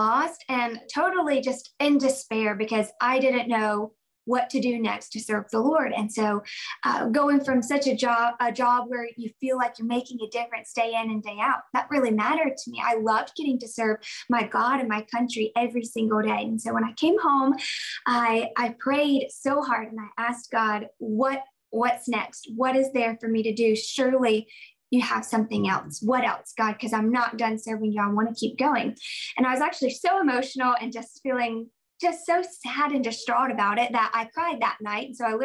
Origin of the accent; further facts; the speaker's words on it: South Carolina, United States; accent: Southern; I'm from South Carolina, so I have a very Southern accent.